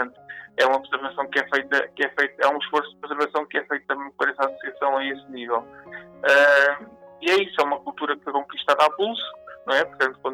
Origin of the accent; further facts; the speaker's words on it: Escaroupim, Santarém, Portugal; A nível pessoal, eu sou de Escaropim, é a minha naturalidade, sou da aldeia aqui por lá também. Eu tenho no sangue um bocadinho esta questão dos avieiros